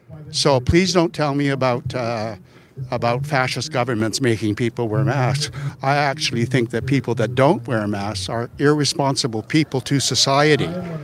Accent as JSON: {"language": "English", "country": "Canada", "said": "I'm a Canadian, and, you know, it takes a lot to get us angry."}